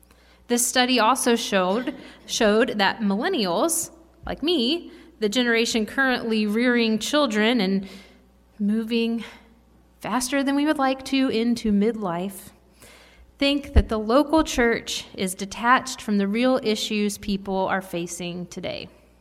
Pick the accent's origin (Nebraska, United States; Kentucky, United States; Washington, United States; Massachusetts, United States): Kentucky, United States; Louisville; Growing up in Louisville, Kentucky, whenever I meet another Louisvillian in the wild, the first question we will ask each other is, where did you go to high school?